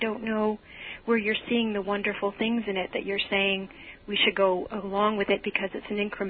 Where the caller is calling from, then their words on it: Easton, Connecticut, United States; I'm calling from Easton, Connecticut.